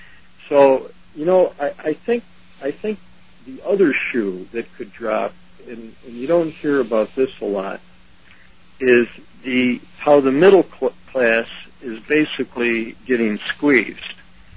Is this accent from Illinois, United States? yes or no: yes; Chicago, Illinois, United States; I mean, I lived through the 60s, and I'm from Chicago.